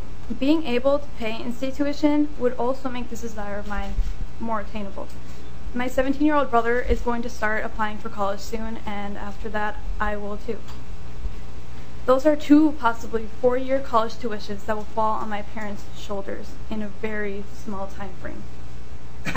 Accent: Minnesota, United States; also born or lived in Mexico; I was born in Mexico, but I only lived there for 11 months. All I know is Minnesota. I was still an infant when I arrived in the United States

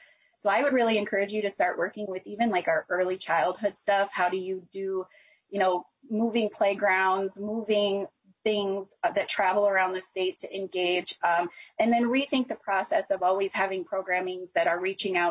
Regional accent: Minnesota, United States; I'm from Greater Minnesota, and I can tell you that we have a lot of difference in our environmental needs

